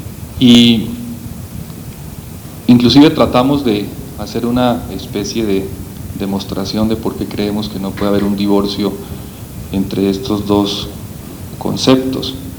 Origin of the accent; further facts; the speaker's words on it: Colombia; una circunstancia que a uno como colombiano le preocupa